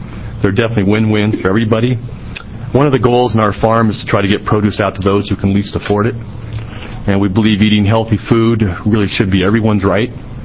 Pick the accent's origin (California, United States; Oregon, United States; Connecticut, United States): Oregon, United States; Noti; I'm a farmer from Notai, Oregon, which is about 25 miles west of Eugene.